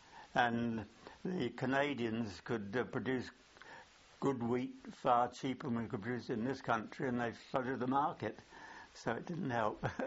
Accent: Tenterden, South East England, United Kingdom; born there; I was born in Tenterden, in the world of Kent, on the 20th of January 1916, to the sound of the guns on the Somme.

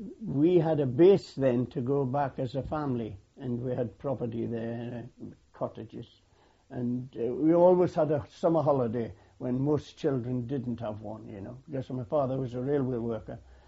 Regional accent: Gateshead, North East England, United Kingdom; born there; I was born on in Gateshead, Redruff Road, which is now demolished, 1922.

